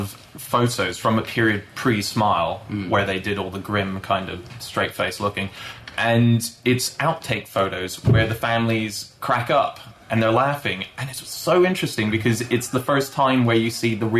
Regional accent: United States; Oh, Alex, I have to tell you, just as an American and a baseball fan

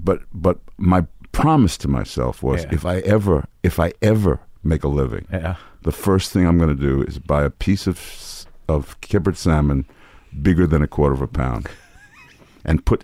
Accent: New York City, New York, United States; Washington Heights is so named because it's the highest point in Manhattan.

